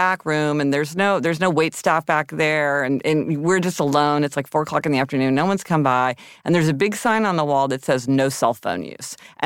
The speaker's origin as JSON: {"language": "English", "region": "Missouri", "country": "United States", "also_born_or_lived": "Kansas", "said": "Okay, I'm from Missouri and Kansas."}